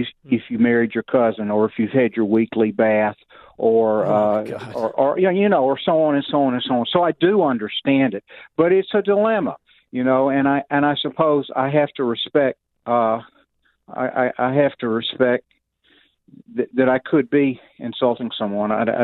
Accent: Southern US, United States; I do understand because I'm a Southerner living in the North.

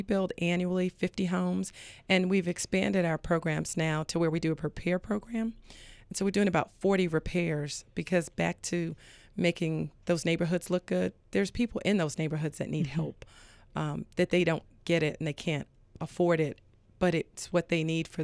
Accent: Long Island, New York, United States; I grew up in Long Island, New York.

